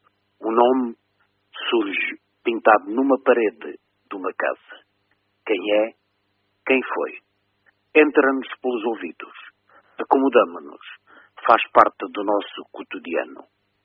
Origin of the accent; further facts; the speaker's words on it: Coimbra, Centro, Portugal; Esta minha queda por estas coisas vem dos meus tempos de criança, vividos na minha terra natal, que é Coimbra.